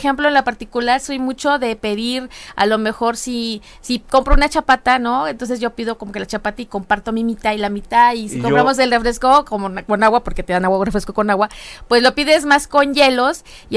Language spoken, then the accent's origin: Spanish; Mexico; Perdón, y eso que soy de México.